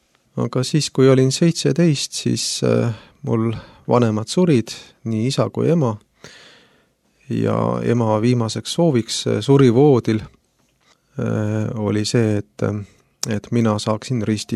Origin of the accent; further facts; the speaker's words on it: Lääne-Nigula, Lääne County, Estonia; now in Haapsalu, Estonia; Tere, olen siis Lääne-Nigulast. Elame perega Haapsalus